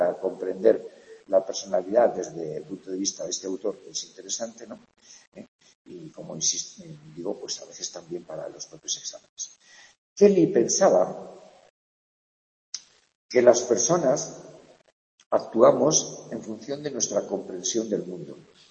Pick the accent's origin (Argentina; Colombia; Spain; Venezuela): Spain; Navarre; yo soy navarro, pero tengo ideas distintas a otros navarros. Soy español y tengo ideas distintas a otros españoles.